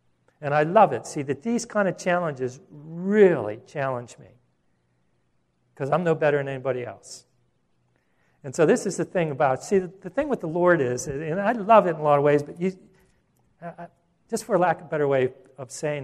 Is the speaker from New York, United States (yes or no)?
no; Pittsburgh, Pennsylvania, United States; Now, I'm from Pittsburgh, we used to go up to Lake Erie to vacation.